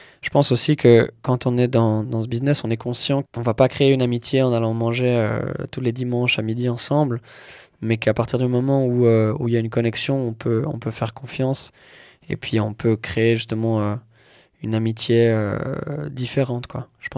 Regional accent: Switzerland; On est Suisse.

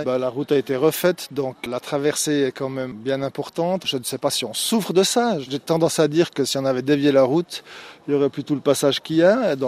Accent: Saint-Imier, Bern, Switzerland; je suis de Saint-Imier, natif de Saint-Imier. J'ai fait toutes mes écoles à Saint-Imier, après je suis parti pour mes études à Genève, j'ai travaillé un moment à Bâle et puis je suis revenu ici

